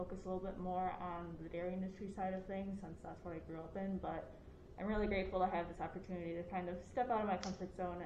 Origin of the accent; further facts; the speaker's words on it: West Salem, Wisconsin, United States; I come from West Salem, Wisconsin, which is near La Crosse.